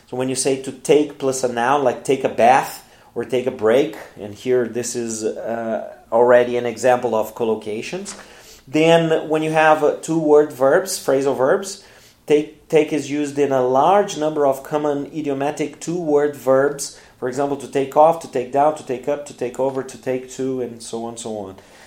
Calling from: Porto Alegre, Rio Grande do Sul, Brazil; English is a second language

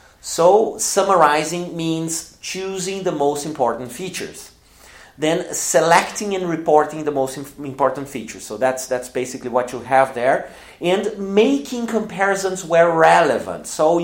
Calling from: Porto Alegre, Rio Grande do Sul, Brazil; English is a second language

